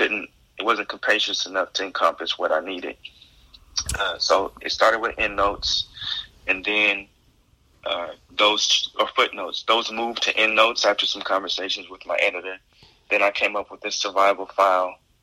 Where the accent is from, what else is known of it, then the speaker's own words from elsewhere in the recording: Portland, Oregon, United States; I stayed all week on Reed campus, which is in Southeast Portland, and I grew up mostly in Northeast Portland.